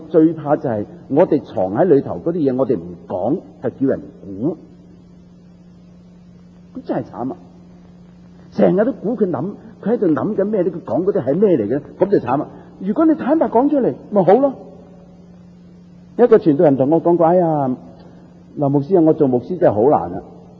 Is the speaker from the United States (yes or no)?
no; Taishan, Guangdong, China; 我是台山人，台山人老老实实讲几舐啡下的